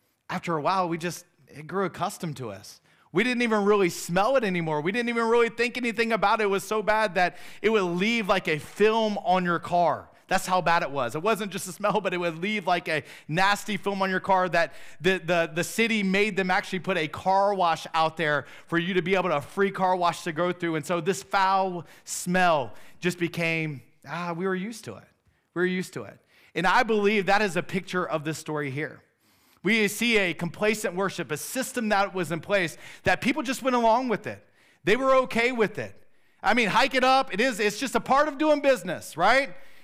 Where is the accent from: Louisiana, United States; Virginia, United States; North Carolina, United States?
North Carolina, United States; Roanoke Rapids; Growing up in Roanoke Rapids, there was one distinct thing about Roanoke Rapids.